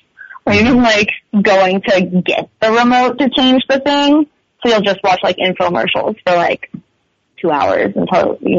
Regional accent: Los Angeles, California, United States; Like, I'm from Los Angeles. We have a drought, you know?

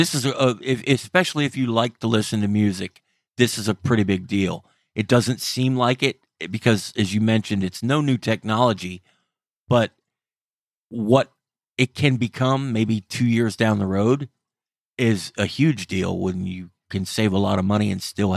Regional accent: Florida, United States; When I was a kid, I grew up down in Florida

